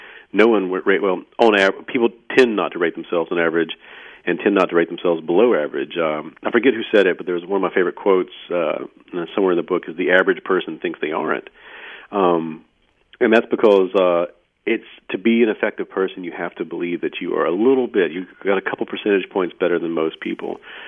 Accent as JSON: {"language": "English", "region": "the South", "country": "United States", "said": "I'm a Southerner, and we really highly value as a culture in this region, and I think this is probably true for your region too, humility."}